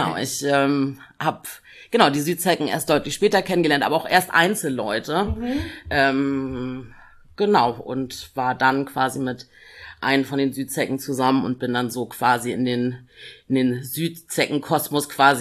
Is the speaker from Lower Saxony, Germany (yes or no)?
yes; Lower Saxony, Germany; also born or lived in Hanover; Südlich der Elbe ist Hannover, also ich bin Hannoveranerin, dort geboren, aber dann halt in Richtung Bremerhaven dann halt aufgewachsen. Genau, aber mein Vater ist Franzose